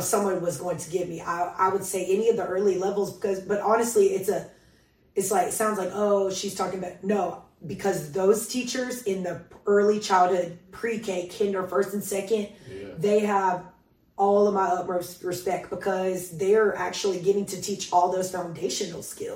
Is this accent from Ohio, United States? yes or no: no; Sumter, South Carolina, United States; I'm from Sumter, South Carolina, born and raised.